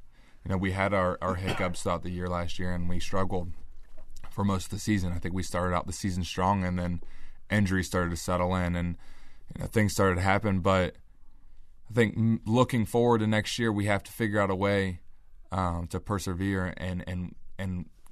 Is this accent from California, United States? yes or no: no; Columbus, Ohio, United States; I come from Columbus, Ohio, and, you know, when I tell people where I'm from, they're like, oh, that's terrible.